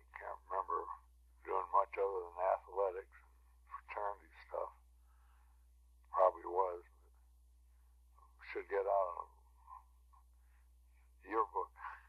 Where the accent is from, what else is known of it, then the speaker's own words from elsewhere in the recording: Lafayette, United States; also born or lived in Madison / Montana; I was born in 1915 in Madison, and then we moved to Montana, and then I grew up really in Lafayette.